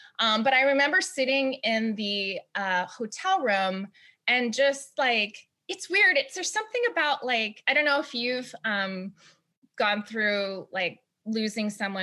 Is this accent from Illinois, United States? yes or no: no; Hawaii, United States; I'm used, you know, I'm from Hawaii.